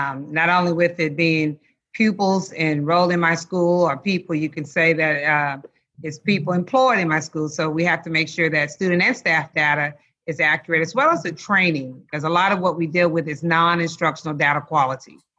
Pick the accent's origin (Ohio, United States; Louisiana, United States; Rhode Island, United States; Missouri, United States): Louisiana, United States; Lake Charles; Yes, I was born and reared in Lake Charles, Louisiana. Got all my formal schooling out of Lake Charles. Graduated there from high school and everything.